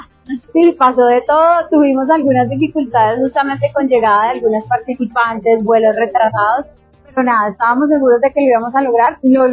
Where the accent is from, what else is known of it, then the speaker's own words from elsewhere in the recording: Colombia; soy de Colombia